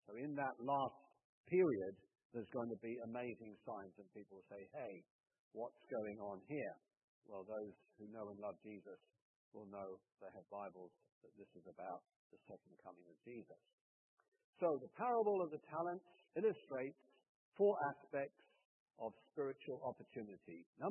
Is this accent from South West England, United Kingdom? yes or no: yes; Sidmouth, South West England, United Kingdom; Now, in my hometown of Sidmouth in Devon, they have an Anglican church with a huge great tower